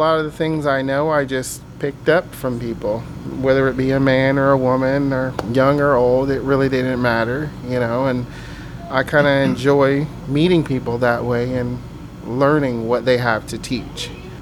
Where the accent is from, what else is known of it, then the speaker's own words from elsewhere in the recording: North Carolina, United States; also born or lived in New Jersey; I was born in New Jersey, and I grew up in North Carolina on a farm, and I learned a lot of things.